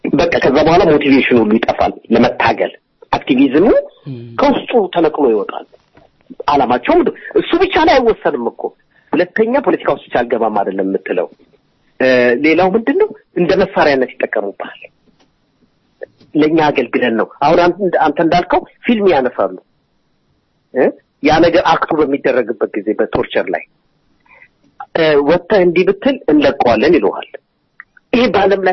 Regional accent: Addis Ababa, Ethiopia; የትግራይ ልጅ ነን ትግራይን የሚለው ነገር ያላደኩበትም አዲስ አበባ ተወልጄ ነው ያደኩት

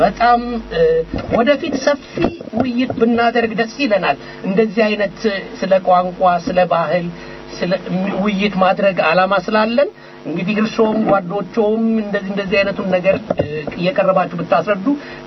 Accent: Addis Ababa, Ethiopia; አዲስ አበባ ነው እኔ ያደኩት

